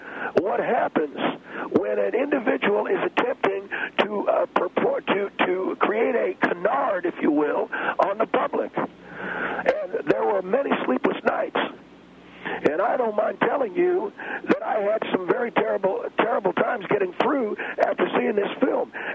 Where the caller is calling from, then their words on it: San Antonio, Texas, United States; I'm in San Antonio.